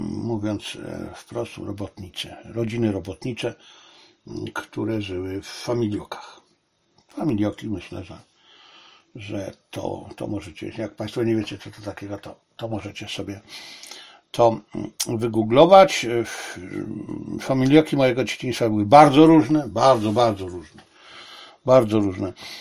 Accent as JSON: {"language": "Polish", "town": "Zabrze", "region": "Silesian Voivodeship", "country": "Poland", "tie": "born or raised there", "said": "w moim dzieciństwie, czyli w Zabrzu, młodości, czyli w Zabrzu"}